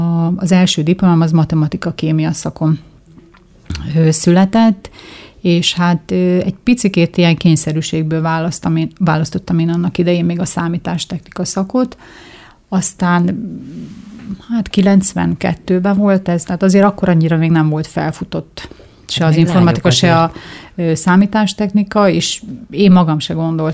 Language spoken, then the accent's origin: Hungarian; Debrecen, Hajdú-Bihar, Hungary; megszülettem, azt lehet mondani, akkor lettek debreceniek, és akkor utána itt ragadtak ők is.